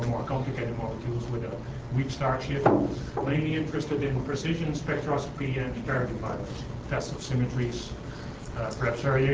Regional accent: Groningen, Netherlands; English is a second language; also born or lived in Berlin; So I'm from Groningen in the Netherlands.

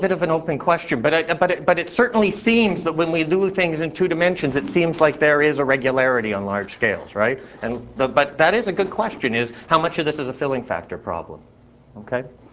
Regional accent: Canada; And being a Canadian, I don't have any cigarette company logos because they're banned in the country.

